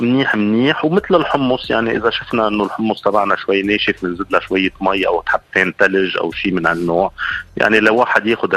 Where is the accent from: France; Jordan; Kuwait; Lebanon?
Lebanon; لفكرة نذكر فيها إشياء من طفولتنا بلبنان